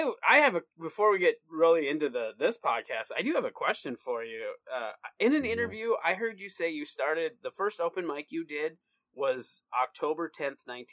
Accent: Huron, South Dakota, United States; Yep, grew up right in Huron, South Dakota.

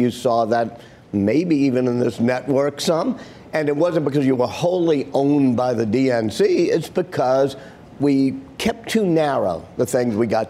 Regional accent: Louisiana, United States; Louisiana.

